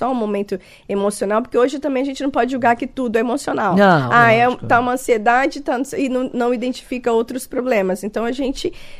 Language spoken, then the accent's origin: Portuguese; Rondônia, Brazil; Eu sou de Rondônia